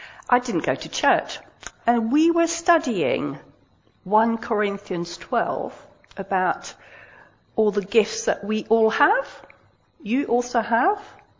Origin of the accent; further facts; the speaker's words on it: Geneva, Switzerland; I was born and bred in Switzerland, in Geneva. My dad is Swiss German. My mum is British. So I'm a bit of a mixture.